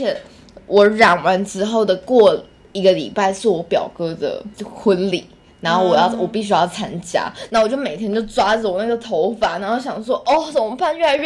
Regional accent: Taiwan; 那我就说 no I'm Taiwanese。 他说你看起来不像台湾人呢，我说，看啊，就跟你说我是台湾人，怎样？

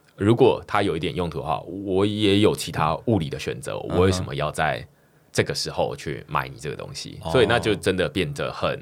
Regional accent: Taiwan; 但是我觉得这个就是至少你身为台湾人

